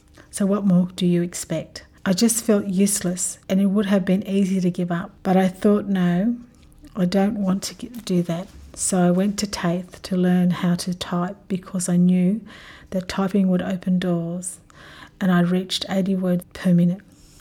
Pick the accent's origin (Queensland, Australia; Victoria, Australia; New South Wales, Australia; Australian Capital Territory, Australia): New South Wales, Australia; Ulladulla; also born or lived in Narooma; My father then came back and took us to live with him and our stepmother in Ulladulla, where I grew up.